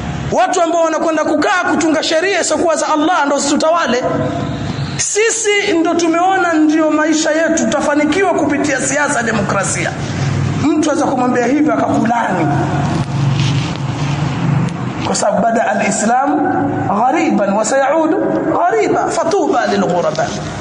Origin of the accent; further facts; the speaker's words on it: Zanzibar, Tanzania; hata kule kwetu Unguja na maeneo ya Pemba